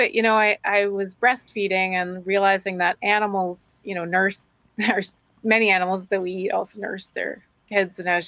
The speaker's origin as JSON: {"language": "English", "country": "Switzerland", "tie": "born or raised there", "second_language": "English", "said": "I grew up in Switzerland. People eat horse meat in Switzerland."}